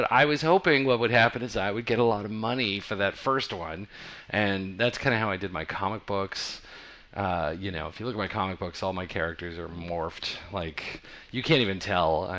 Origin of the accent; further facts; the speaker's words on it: New Mexico, United States; moved away; also born or lived in New York; Because I'm from New Mexico, so I left and I went to New York.